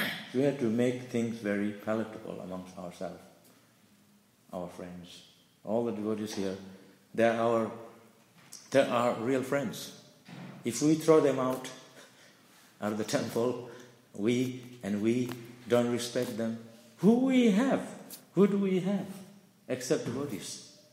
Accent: India; born there; I was born in India.

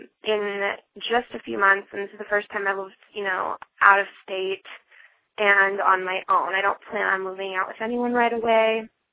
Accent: Midwest, United States; I am from the Midwest, pretty much born and raised here.

